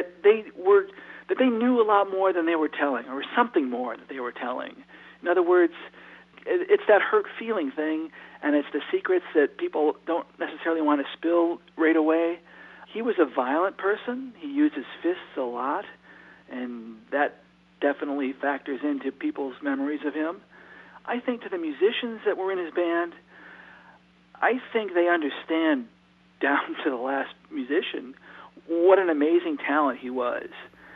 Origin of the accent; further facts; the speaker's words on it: Detroit, Michigan, United States; I think that I grew up in Detroit, and I grew up listening to all kinds of music on the radio, Motown most of all, of course.